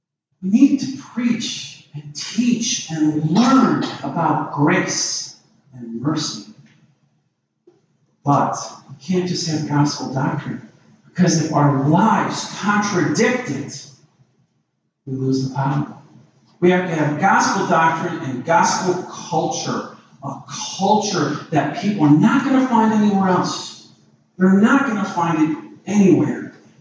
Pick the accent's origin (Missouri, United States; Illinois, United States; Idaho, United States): Illinois, United States; Chicago; So we were fishing, and I'm from Chicago.